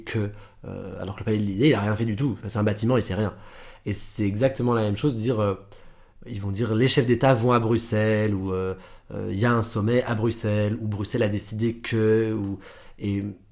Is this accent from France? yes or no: yes; France; also born or lived in Netherlands / Italy; now in Brussels, Belgium; J'ai grandi en France un peu, aux Pays-Bas, j'ai habité en Italie.